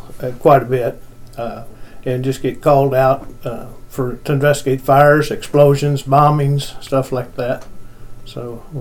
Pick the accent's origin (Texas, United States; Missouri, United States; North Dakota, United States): Missouri, United States; Mexico; Well, I was born and raised here in Mexico.